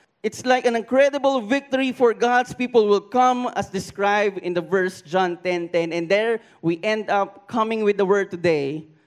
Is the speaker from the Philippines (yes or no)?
yes; Quezon City, Metro Manila, Philippines; I was a freshman in UP Los Baños, and I'm not from Los Baños, I'm from Quezon City, but I studied in Los Baños.